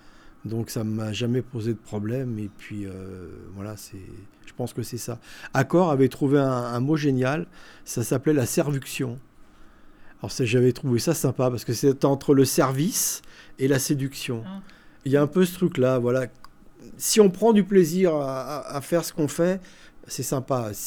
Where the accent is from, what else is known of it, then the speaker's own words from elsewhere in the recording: Aubervilliers, Île-de-France, France; Moi, d'accord. j'ai été élevé à Aubervilliers, en région parisienne, dans le 93. Oui. Après, j'ai habité dans le 93...